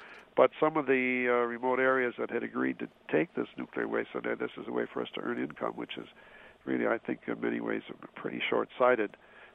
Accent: Illinois, United States; I grew up in Illinois, and I was happy to Go back.

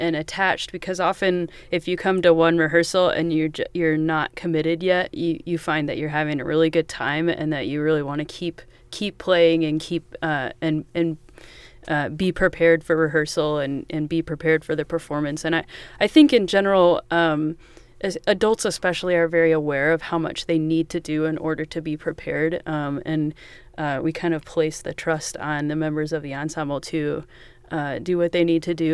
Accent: Danville, Illinois, United States; also born or lived in El Paso; now in Champaign, United States; Sure. I grew up in Danville, and Chuck was a teacher of mine at Danville High School. And then I came here to Champaign to study music ed at the U of I.

